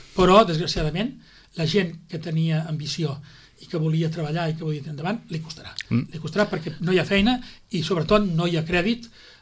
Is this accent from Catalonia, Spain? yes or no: yes; Sitges, Catalonia, Spain; I torno a dir que jo coneixo una mica el meu poble